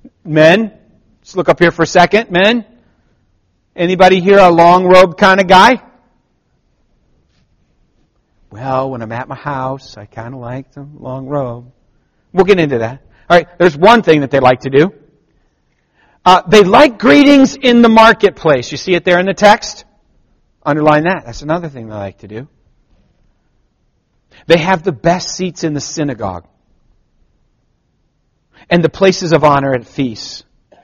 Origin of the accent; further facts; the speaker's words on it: United States; I mean, I am an American.